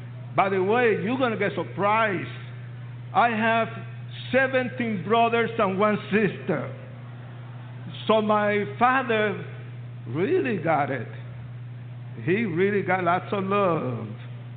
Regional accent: Puerto Rico; born there; When I was born in Puerto Rico, I didn't know nothing.

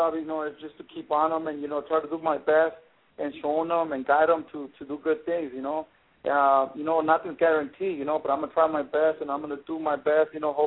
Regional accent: Mexico; English is a second language; moved away as an adult; now in United States; the thing is with us Mexicans or Latin people, Hispanics, you know, what they do, we come from Mexico, we come here to work, we have like 2-3 jobs, you know, so our kids could have everything.

